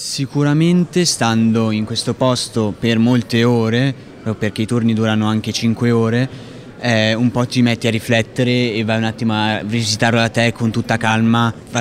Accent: Monza, Lombardy, Italy; vengo da Monza, da liceo Paolo Frisi.

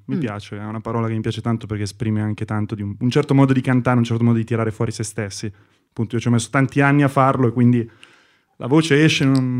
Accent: Varese, Lombardy, Italy; sono un musicista, sono di Varese.

